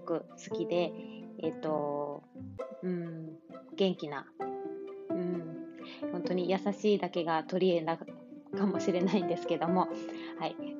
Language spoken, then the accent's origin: Japanese; Kansai, Japan; accent: Kansai; also born or lived in Kobe / Australia; も関西、神戸に住んでおりました。私は時々こう喋っていると、熱が入ってくるとやっぱり関西弁が出てしまいます。そして、熱が入っていなくてもイントネーションが関西弁、関西だと思いますので